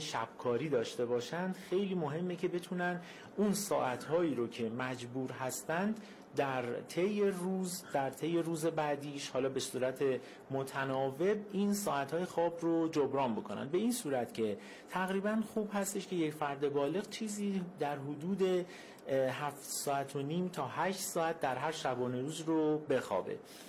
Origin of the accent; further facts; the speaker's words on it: Tehran, Tehran Province, Iran; ما در تهران به دنیا اومدیم، اما اگر اصالت خانوادگی من، هم پدر بزرگ هم مادر بزرگ، هم اهل شهر گلپایگان هستن.